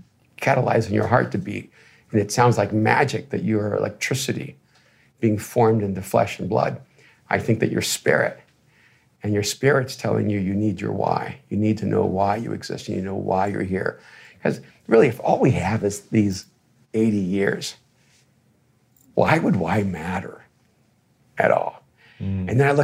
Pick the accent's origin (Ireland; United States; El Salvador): El Salvador; I'm from El Salvador.